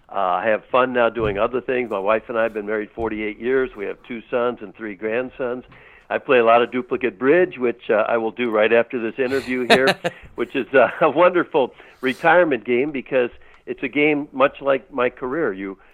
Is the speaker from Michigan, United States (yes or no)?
no; San Francisco, California, United States; the one team and the only team that I really root for is a team that I saw when I was 8 years old growing up in San Francisco.